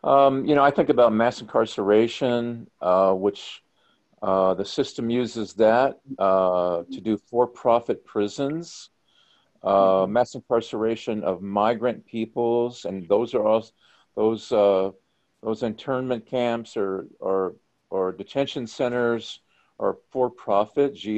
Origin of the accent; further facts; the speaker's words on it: the South, United States; I was raised in the South, and it was clear to me that all police departments that I knew of were racist